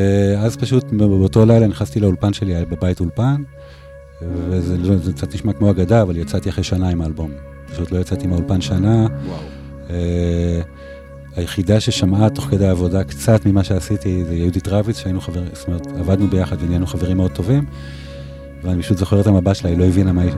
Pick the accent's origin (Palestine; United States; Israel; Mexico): United States; also born or lived in Canada; זה שאני גדלתי בארצות הברית וקנדה, וזה אלבום שיצא לי בשפה באנגלית.